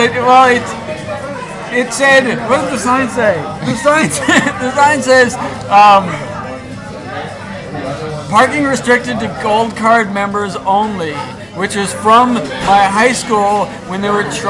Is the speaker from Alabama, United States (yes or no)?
no; St. Louis, Missouri, United States; Because I'm from St. Louis.